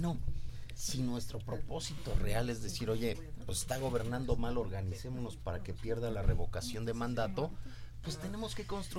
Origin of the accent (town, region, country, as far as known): Mexico